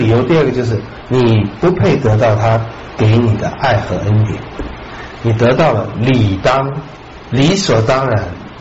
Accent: Taiwan; 那是我们台湾人，那都是虚假的

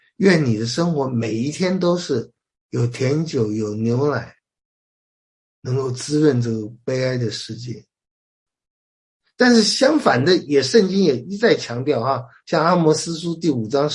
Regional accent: China; 啊，我们中国人喜欢迷信看日子，看时辰。

